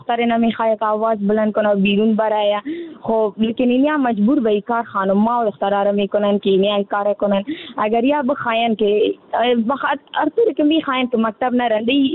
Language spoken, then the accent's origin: Persian; Afghanistan